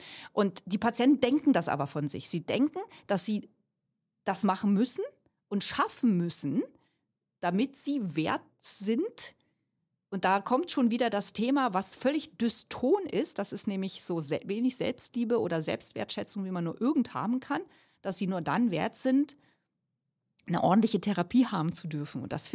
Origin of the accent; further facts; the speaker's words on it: Germany; moved away as an adult; weil wir natürlich es in Deutschland, wo ich herkomme, bis 2008 habe ich in Deutschland gearbeitet